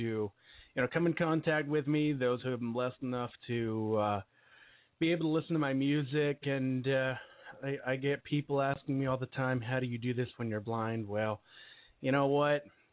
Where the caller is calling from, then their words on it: New Florence, Pennsylvania, United States; I'm calling you from New Florence, Pennsylvania.